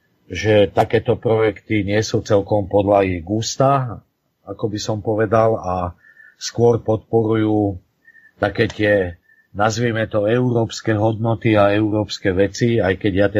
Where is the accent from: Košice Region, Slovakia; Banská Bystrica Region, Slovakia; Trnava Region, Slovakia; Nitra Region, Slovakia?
Nitra Region, Slovakia; Nitra; som z Nitry, mám 55 rokov a v roku 2009 som tu v Nitre založil Slovanské združenie Slavica.